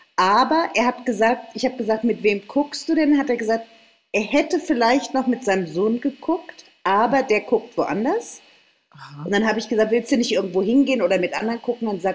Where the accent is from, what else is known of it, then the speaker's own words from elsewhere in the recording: Frankfurt, Hesse, Germany; Nein, das ist einfach meine Stadt. Und das ist der Verein meiner Stadt. Ich bin ja Frankfurterin.